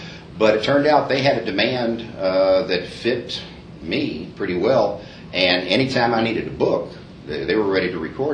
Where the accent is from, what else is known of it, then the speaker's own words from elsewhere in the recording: Louisville, Kentucky, United States; I was born in Louisville, Kentucky. And I say that because I love the place I was born. I've lived there my whole life.